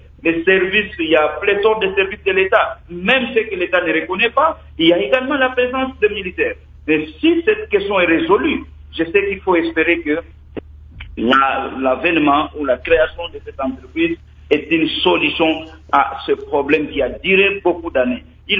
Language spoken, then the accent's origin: French; Lualaba, DR Congo; la société sera lancée avec son siège chez nous au Lualaba